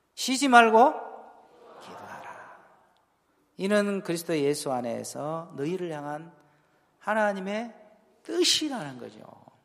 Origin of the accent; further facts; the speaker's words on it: Goheung, South Jeolla, South Korea; 저는 전라남도 고흥에서 왔습니다. 고흥은 이제 불어의 고장이거든요.